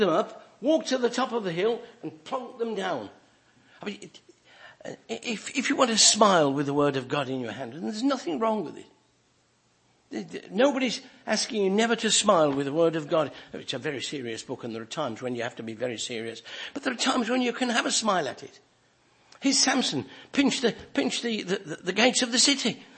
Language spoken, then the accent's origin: English; England, United Kingdom; accent: English; If you can't hear what I'm saying, or you can't understand my strange English accent, please tell me, and I'll say it again in a different accent if I can.